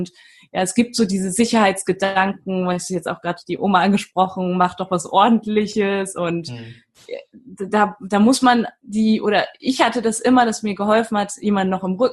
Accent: Duisburg, North Rhine-Westphalia, Germany; also born or lived in Düsseldorf; ich bin in Düsseldorf geboren, in einem riesengroßen Haus in Duisburg aufgewachsen bin, mit meinem Vater, mit meiner Mama, bis ich 3 war.

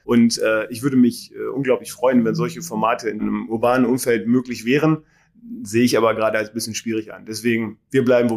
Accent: Haselünne, Lower Saxony, Germany; Ja, ich bin Norddeutscher. Ich komme aus dem Emsland, geboren in Hasselünne.

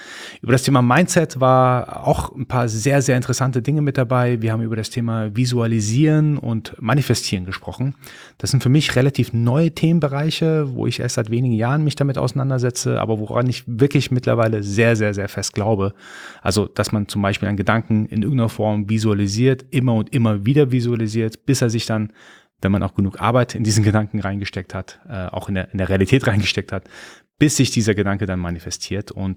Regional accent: Heidelberg, Baden-Württemberg, Germany; als Heidelberger

